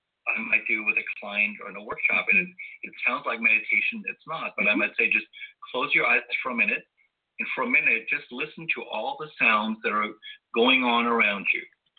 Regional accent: Germany; also born or lived in Portugal / Turkey / Trinidad and Tobago; I'm originally from Germany. My childhood was spent in Portugal and Turkey. As an adult, I lived in Trinidad and Tobago for a while.

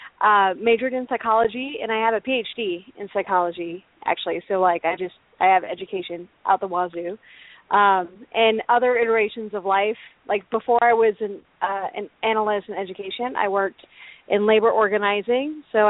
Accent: Texas, United States; now in Colorado, United States; I live in Colorado with my family and two cats. I grew up in Texas.

